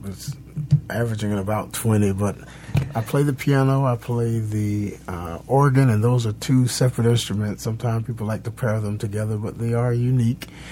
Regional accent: Tampa, Florida, United States; Yes, born and raised in Tampa, and seem to be so fixed in this community, I can't seem to get away.

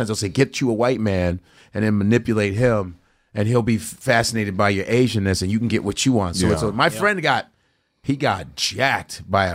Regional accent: Chicago, Illinois, United States; As a white dude, when you date a black girl, I know dudes, growing up in Chicago

